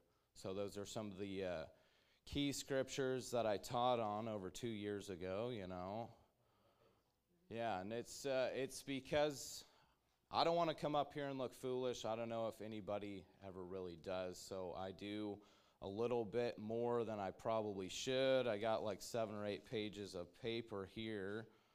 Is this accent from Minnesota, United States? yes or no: no; Kennewick, Washington, United States; I was born and raised in Kennewick, probably, 10 or 12 minutes away from here.